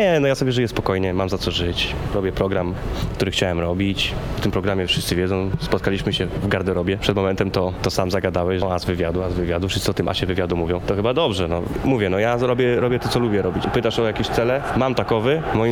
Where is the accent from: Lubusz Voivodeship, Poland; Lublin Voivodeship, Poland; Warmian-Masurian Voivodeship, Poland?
Lubusz Voivodeship, Poland; Zielona Góra; born there; also born or lived in Nowogród Bobrzański; już się urodziłem na Podgórnej